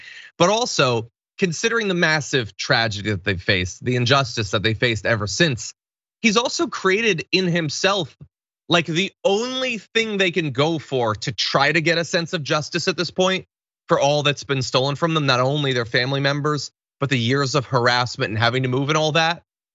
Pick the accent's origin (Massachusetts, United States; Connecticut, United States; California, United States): Connecticut, United States; I'm from Connecticut, so it burned into my memory.